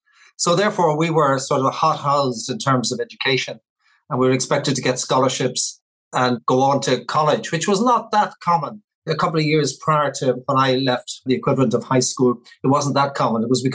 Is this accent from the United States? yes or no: no; Dublin, Leinster, Ireland; I grew up in Dublin, Ireland, in a lower middle class, I would say, type of suburb. Two of them, actually, but they were similar enough.